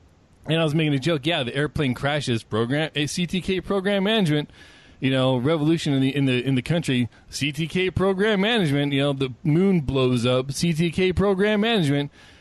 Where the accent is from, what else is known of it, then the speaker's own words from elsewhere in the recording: California, United States; I was the minority where I grew up in California.